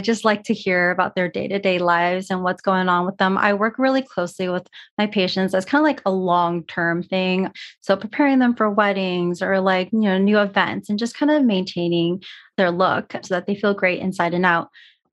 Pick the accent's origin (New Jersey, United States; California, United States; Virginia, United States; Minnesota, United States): California, United States; Yeah, I actually grew up in the Bay Area. So I'm a California girl, always been in California.